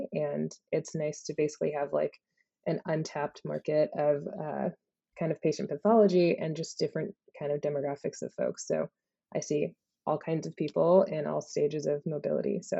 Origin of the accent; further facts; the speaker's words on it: New Jersey, United States; But I grew up in Northern Jersey.